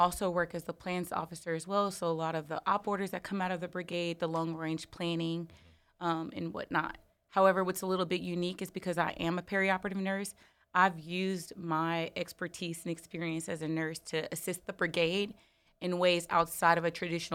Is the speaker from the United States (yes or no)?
yes; Long Branch, New Jersey, United States; So I'm originally from Long Branch, New Jersey. I doubt anybody really knows about it. It's kind of on the shore, not Jersey Shore.